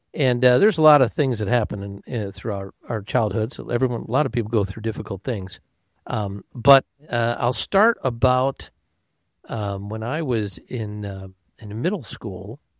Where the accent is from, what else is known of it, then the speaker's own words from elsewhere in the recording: Detroit, Michigan, United States; I was raised in the Detroit area. My dad owned a business, grew up a family business actually, insurance